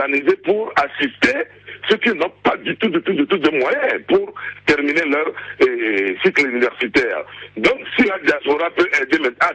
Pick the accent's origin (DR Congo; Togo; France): Togo; Kara; moi je suis de Kara également